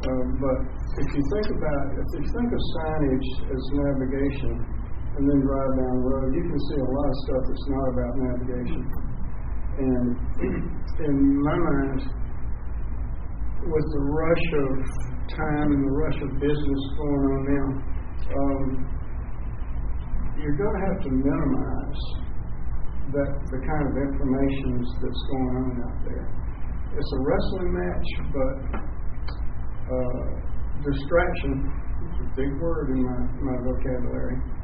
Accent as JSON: {"language": "English", "town": "Raleigh", "region": "North Carolina", "country": "United States", "said": "And I'm from Raleigh"}